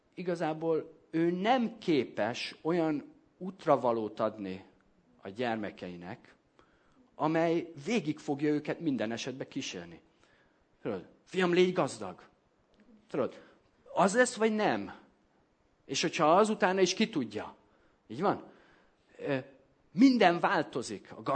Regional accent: Debrecen, Hajdú-Bihar, Hungary; now in Budapest, Hungary; és akkor kerültem ki otthonról, Debrecenből Budapestre költöztem, annyira még nem ismertem a felnőttek világát

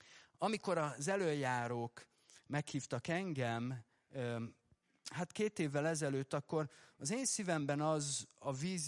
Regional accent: Debrecen, Hajdú-Bihar, Hungary; és azért tudom, mert debreceni legény vagyok, és az semmit nem jelent, mert városi voltam mindig is

